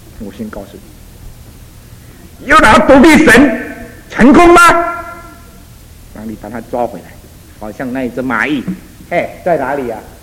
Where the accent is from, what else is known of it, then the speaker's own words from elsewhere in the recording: China; 我们中国人无规无矩，不成方圆，对吧？